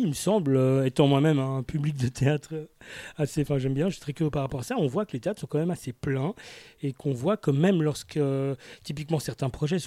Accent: Geneva, Switzerland; nous, on est issus du quartier des Grottes.

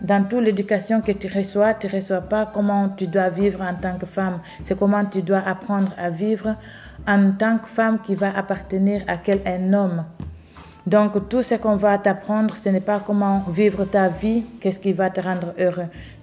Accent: Guinea; moved away as an adult; now in Belgium; je viens de la Guinée-Conakry. J'ai 23 ans. J'ai un petit garçon qui est né en Belgique ici parce que ça fait 5 ans que je suis là. Je suis arrivée ici en janvier 2013.

